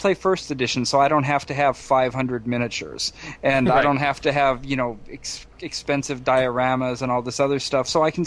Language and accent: English; Iowa, United States; I'm a little bit ashamed because I'm from Iowa, which kind of actually is a Nordic country